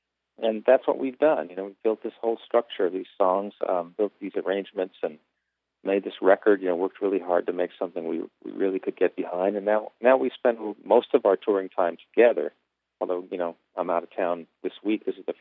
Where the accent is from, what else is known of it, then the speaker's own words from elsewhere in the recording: New York City, New York, United States; You know, here I am growing up in New York City, and I hear bluegrass banjo